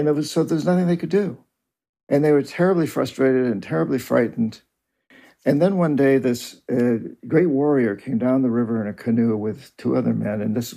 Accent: New Hampshire, United States; including where I grew up in New Hampshire

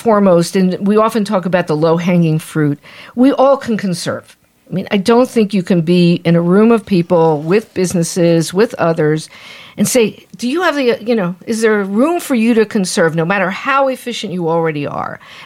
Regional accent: New Jersey, United States; Well, and we'll have to have an offline discussion about New Jersey, because I'm from New Jersey too.

